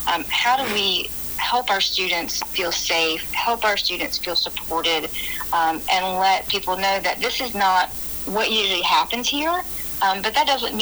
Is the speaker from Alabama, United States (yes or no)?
yes; Montgomery, Alabama, United States; I grew up in Montgomery, Alabama. My whole family is Jewish